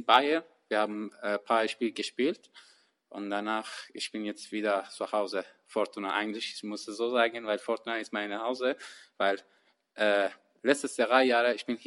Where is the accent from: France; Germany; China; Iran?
Iran; German is a second language; Ich bin im Iran geboren, seit 14 Jahren. Ich habe Futsal angefangen, im 17 Jahren ganz Profi. Im Jugendliga, erste Liga im Iran gespielt.